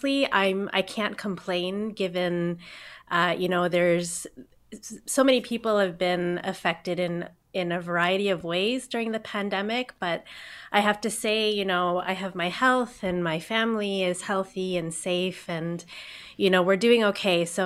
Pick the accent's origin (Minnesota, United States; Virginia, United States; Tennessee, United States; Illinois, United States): Illinois, United States; Chicago; So I grew up in Chicago, and I finished high school, and my family had plans to move back to Thailand, actually, after I finished high school.